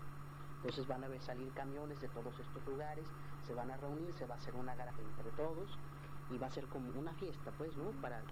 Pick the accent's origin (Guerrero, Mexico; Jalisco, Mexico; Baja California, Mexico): Baja California, Mexico; Nosotros no somos raza, no somos chicanos, no somos pochos, no somos nada de eso. Nosotros somos mexicanos que vivimos en Baja California.